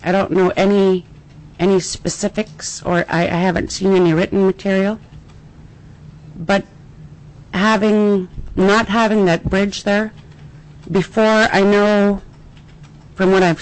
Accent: Kalignik, Alaska, United States; now in Iliamna, United States; I've lived in Iliamna for the past 13 years. I originally come from the village of Kalignik, which is the furthest village up on the Nooshigak River.

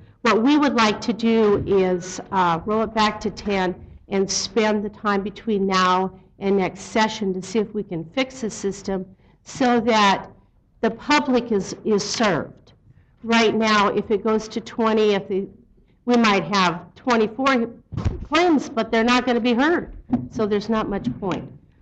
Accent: Juneau, Alaska, United States; I've been a realtor for 22 years. I'm from Juneau. Didn't fly in for this.

